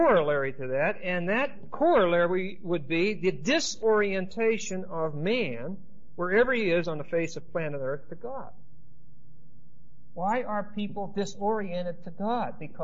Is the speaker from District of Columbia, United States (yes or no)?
no; Pennsylvania, United States; Okay, I'm from Pennsylvania. I'm your neighbor if you're from there. And I sympathize because we're all negative in Pennsylvania too.